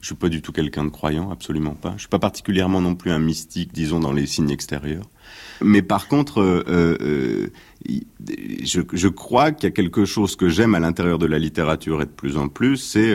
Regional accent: Calais, Hauts-de-France, France; les plages, qui sont celles de mon enfance d'ailleurs, à Calais

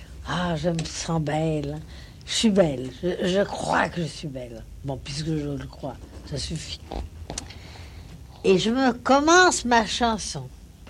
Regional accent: Enghien-les-Bains, Île-de-France, France; born there; Non, je suis née à Enghien.

